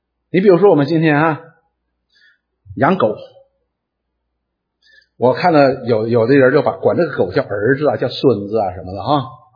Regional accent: Northeast China, China; accent: Northeastern Mandarin; 用我们东北话讲的话就是不服

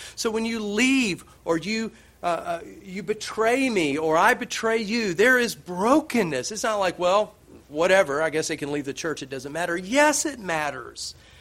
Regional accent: Appalachia, United States

